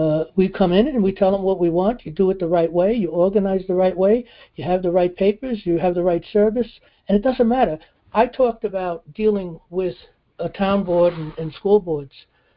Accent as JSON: {"language": "English", "town": "New York City", "region": "New York", "country": "United States", "said": "I come from New York City, so we know him down in New York City."}